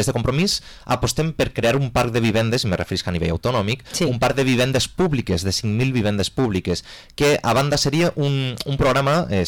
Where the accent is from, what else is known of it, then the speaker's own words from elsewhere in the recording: Benicàssim, Valencian Community, Spain; a mi m'han parit a Benicàssim, m'he criat a Benicàssim i vull viure a Benicàssim, perquè vull però no puc, perquè no puc.